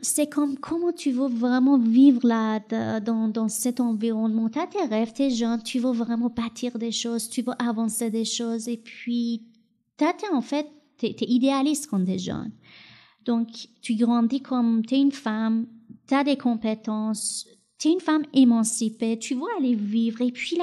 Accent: Iran; French is a second language; moved away as an adult; Tu sais, quand j'ai quitté l'Iran, j'avais à peine 21 ans. Et puis, j'ai juste pris des cours 3 mois avant que je quitte l'Iran.

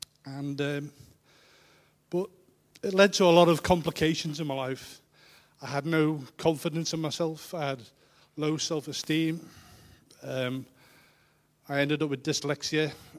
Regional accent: Liverpool, North West England, United Kingdom; I'm from Liverpool. I was born in 1960

